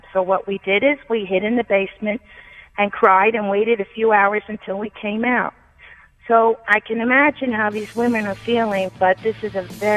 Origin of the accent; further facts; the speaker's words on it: Bronx, New York, United States; now in Poughkeepsie, United States; You're very familiar with the Bronx. I come from the Bronx. I'm an old woman, over 60, and I'm sure you remember the Jerome Park Reservoir.